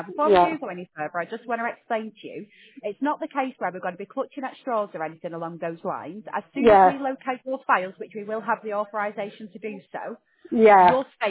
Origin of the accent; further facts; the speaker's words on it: North West England, United Kingdom; So I was brought up in the High Broughton area, so it's not that.